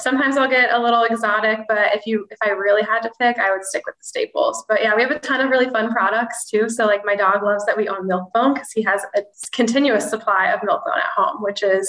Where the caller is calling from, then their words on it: Akron, Ohio, United States; So I'm coming from Akron, Ohio, which is kind of like a suburb-ish of Cleveland. So I'm about an hour south of Cleveland.